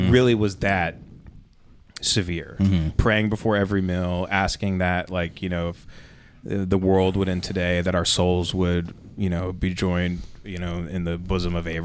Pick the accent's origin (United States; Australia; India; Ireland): United States; Texas; I didn't know that there were Jews growing up in West Texas.